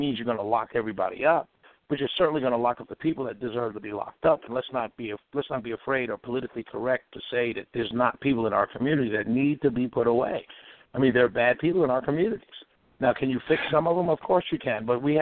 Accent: Harlem, New York, United States; back in the 70s, I'm from Harlem. I was young, obviously, but back in the 70s when heroin hit Harlem

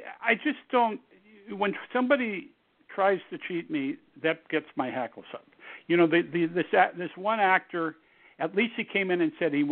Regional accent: Seattle, Washington, United States; moved away as an adult; I'm from Seattle, University of Washington. Right after college, I got my car, drove down to Los Angeles.

